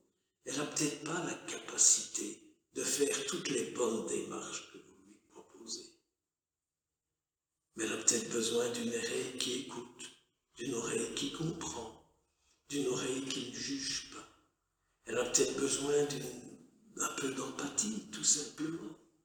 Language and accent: French; Braine-l'Alleud, Wallonia, Belgium; Je suis originaire de Braine-l'Alleud.